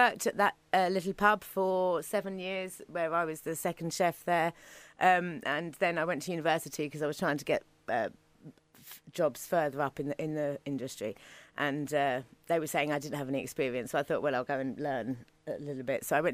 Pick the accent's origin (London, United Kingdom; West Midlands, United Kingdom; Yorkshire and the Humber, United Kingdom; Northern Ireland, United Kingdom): London, United Kingdom; Brixton; born there; I'm going to go to Brixton. I was born in Brixton.